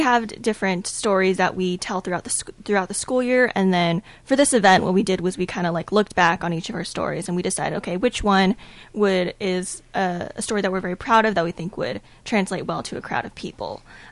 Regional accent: Texas, United States; I'm from Texas.

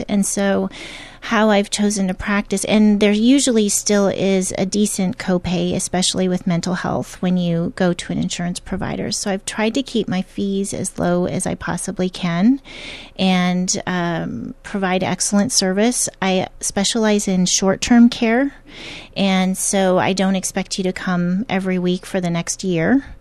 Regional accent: Corsica, South Dakota, United States; Huron, South Dakota. Huron, South Dakota. And I think I moved the day they took me out of the hospital to Corsica, South Dakota. My dad was a small town agricultural banker growing up.

